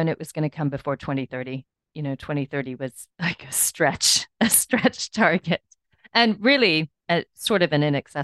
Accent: United States; As an American, Tom, do you think I can accurately understand what Celsius is?

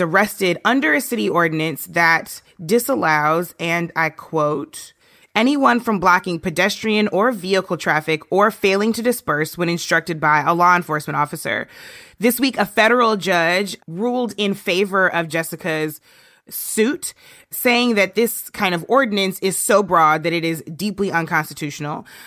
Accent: St. Louis, Missouri, United States; There was some more good news in the world of policing and the people this week in my hometown of St. Louis.

